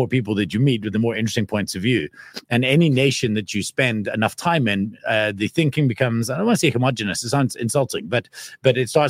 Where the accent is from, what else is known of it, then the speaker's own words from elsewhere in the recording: South Africa; moved away; it was the softest landing for me as a South African to land somewhere else to be able to actually start building up an economic life there.